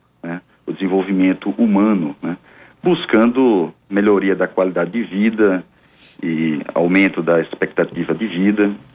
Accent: Rio Grande do Norte, Brazil; mas eu sou potiguar. Comedor de camarão.

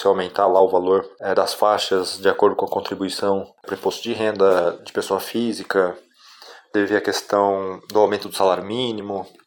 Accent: Brazil; Acho que todo mundo, né, como brasileiro, espera que cada governo que esteja lá tome as medidas que vai auxiliar o crescimento da economia brasileira

